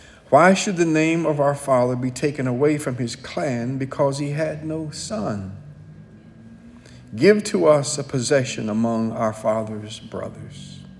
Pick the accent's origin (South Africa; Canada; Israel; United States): United States; Ohio; growing up in Central Ohio.